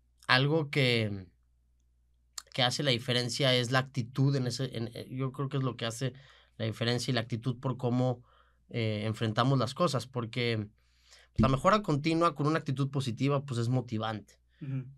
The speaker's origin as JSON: {"language": "Spanish", "town": "Monterrey", "region": "Nuevo León", "country": "Mexico", "also_born_or_lived": "Mexico City", "said": "Yo soy de Monterrey, okay. Yo viví varios años en la Ciudad de México, que fue ahí donde coincidimos, y pues luego ya me regresé."}